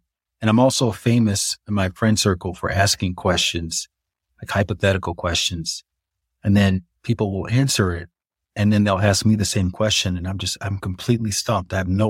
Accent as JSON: {"language": "English", "region": "Alabama", "country": "United States", "tie": "born or raised there", "said": "I grew up in Alabama where we would go to church every Sunday"}